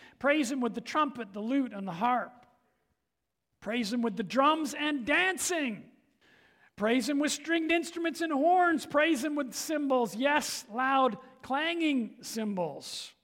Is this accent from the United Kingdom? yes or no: yes; England, United Kingdom; my background is, well, I'm English.